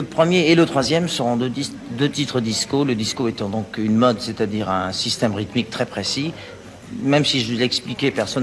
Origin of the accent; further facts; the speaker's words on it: Egypt; je suis venu de la nature. Je suis venu d'Égypte, d'un pays où la nature nous entoure.